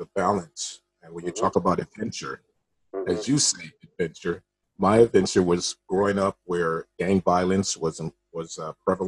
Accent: Hawaii, United States; born there; I was born in Oahu, Hawaii.

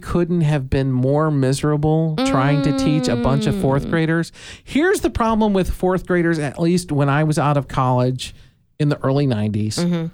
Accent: Chicago, Illinois, United States; I'm from Chicago.

